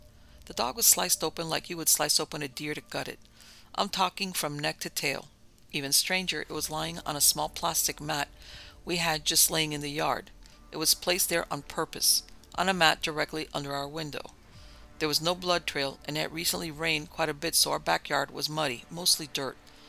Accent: Arkansas, United States; I was born and raised in Arkansas, out in the middle of nowhere.

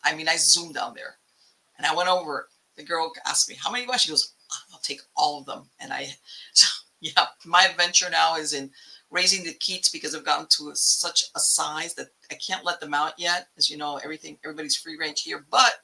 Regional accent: Florida, United States; You know, like I grew up in South Florida and you get a lot of the thing of the pools and nah.

